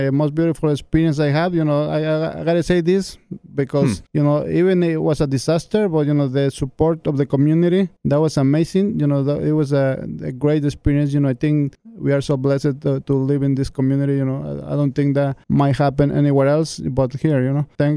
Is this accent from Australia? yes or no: no; Mexico; now in United States; Back in my hometown, you know, we have tortillas for everything. You know, that's the basic for every Mexican kitchen. When I came to the United States, you know.